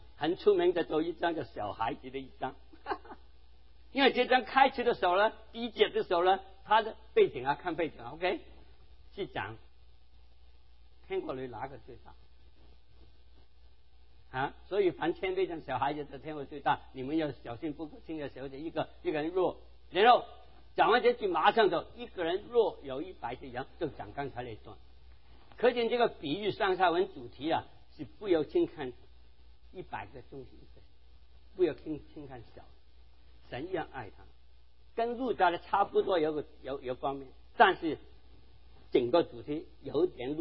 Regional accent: South China, China; 我是南方人，我从来没有。

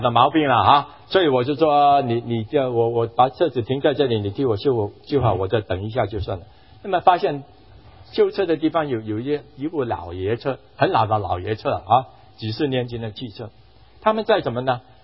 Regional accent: Hong Kong; 我在香港的时候，我在长大在香港，没有觉得没有人敢这样做

